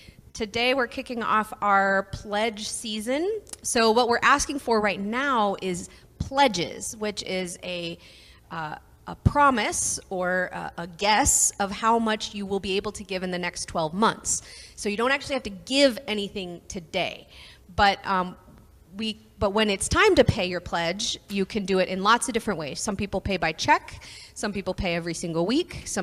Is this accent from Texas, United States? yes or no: yes; Texas, United States; now in Appleton, United States; I live in Appleton, Wisconsin. I grew up in Texas, so the winter is still hard for me, but I'm getting the hang of it.